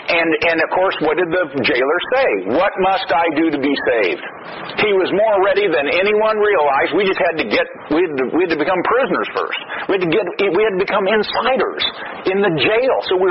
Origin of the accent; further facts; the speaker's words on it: St. Louis, Missouri, United States; born there; Now, I was born in St. Louis, April 17th, 1953. I don't remember voting on it.